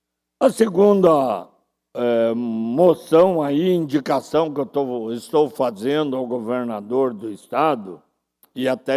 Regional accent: Canoinhas, Santa Catarina, Brazil; born there; Eu nasci em Canoinhas

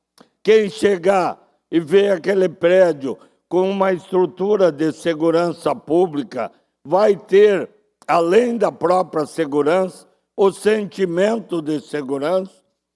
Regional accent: Canoinhas, Santa Catarina, Brazil; born there; Eu nasci em Canoinhas

